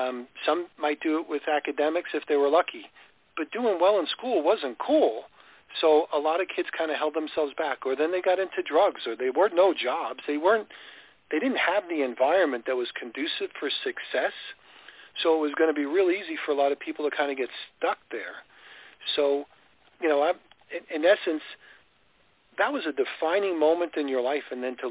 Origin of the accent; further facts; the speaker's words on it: New York, United States; because I grew up in New York, is I realized some of the vicious cycles that people were in.